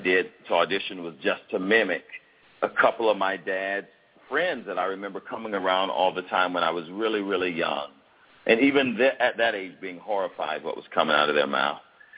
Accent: the South, United States; Well, I grew up in the South, and you may know this, but I grew up black.

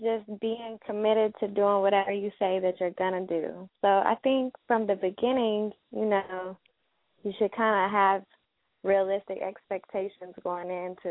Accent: the South, United States; I'm from the South, and I'm 27.

